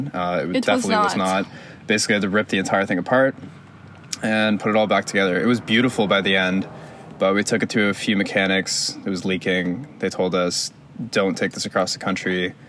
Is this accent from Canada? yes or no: yes; Caledon, Ontario, Canada; also born or lived in Toronto; I lived in Caledon, I was born in Toronto.